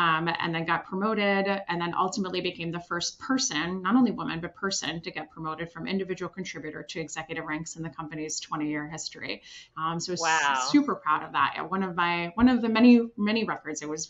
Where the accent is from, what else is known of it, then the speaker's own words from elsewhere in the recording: Switzerland; I'm originally from Switzerland.